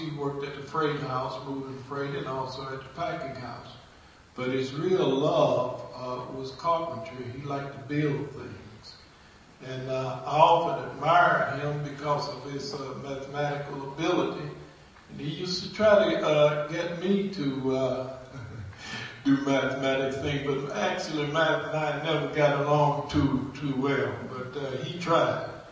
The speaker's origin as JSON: {"language": "English", "town": "East St. Louis", "region": "Illinois", "country": "United States", "tie": "born or raised there", "said": "I grew up in East St. Louis, Illinois, a poor town, dirt poor town."}